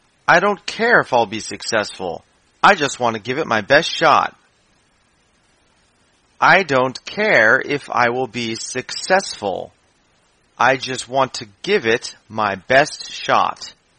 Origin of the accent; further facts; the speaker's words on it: United States; I'm your American teacher with 美思。